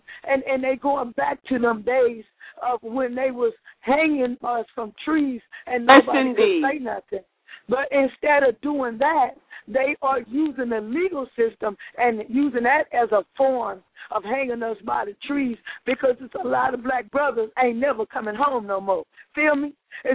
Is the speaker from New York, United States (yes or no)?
no; California, United States; Hey, and I am from California.